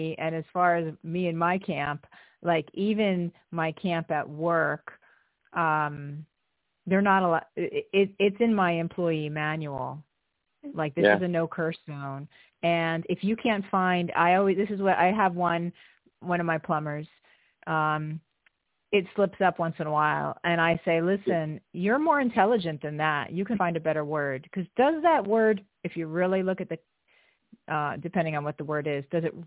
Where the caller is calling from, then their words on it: New Jersey, United States; from New Jersey.